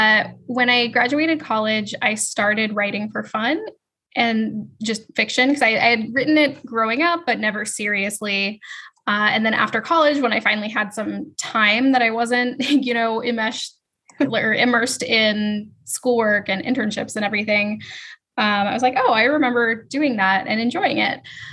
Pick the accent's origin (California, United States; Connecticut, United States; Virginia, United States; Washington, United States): Washington, United States; Seattle; now in Amsterdam, Netherlands; I am originally from Seattle, but I moved to Amsterdam about a year and a half ago.